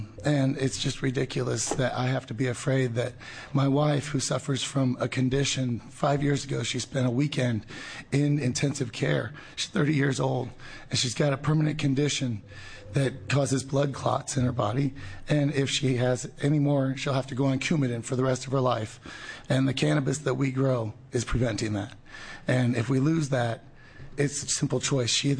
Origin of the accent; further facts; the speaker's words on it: Oregon, United States; I'm here from Southern Oregon. I'm one of the members of Right to Grow Southern Oregon.